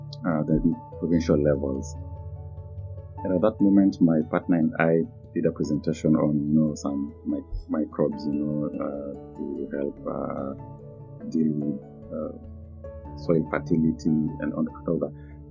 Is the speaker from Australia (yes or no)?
no; Magoro, Kenya; born and bred in Udani constituency, in a village called Magoro. So, I grew up as a typical Kenyan child in a local primary school, middle high school.